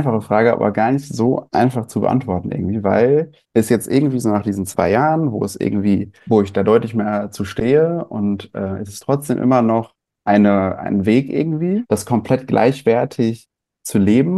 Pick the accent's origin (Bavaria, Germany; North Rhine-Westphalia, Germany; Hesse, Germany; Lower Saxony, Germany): North Rhine-Westphalia, Germany; Gütersloh; born there; now in Bielefeld, Germany; ich bin 24 Jahre alt, meine Pronomen sind er, ihm. Und ich bin in Gütersloh geboren und wohne mittlerweile in Bielefeld.